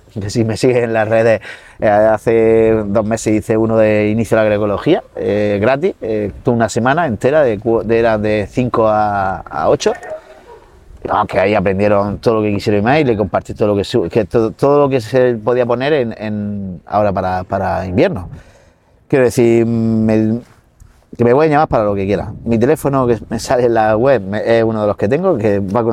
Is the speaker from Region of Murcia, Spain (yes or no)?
yes; Rincón de Seca, Region of Murcia, Spain; si yo que soy de Rincón de Seca, riego en Rincón de Seca, a manta quiere decir que abro el portillo y me riega todos los limoneros, los naranjos o todas las cosas que tengo yo.